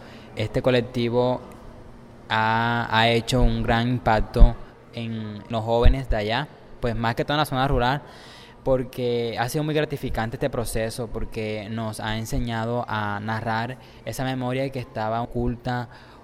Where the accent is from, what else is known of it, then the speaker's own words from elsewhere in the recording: Los Palmitos, Sucre, Colombia; vengo del municipio de Los Palmitos, de la zona rural de la vereda San Jaime.